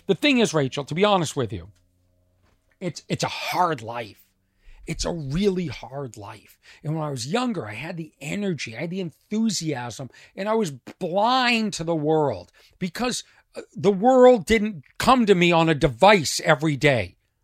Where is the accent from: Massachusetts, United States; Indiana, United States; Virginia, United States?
Massachusetts, United States; Lexington; I live in a small town. I grew up in Lexington, Mass. Everything was Lexington, Mass.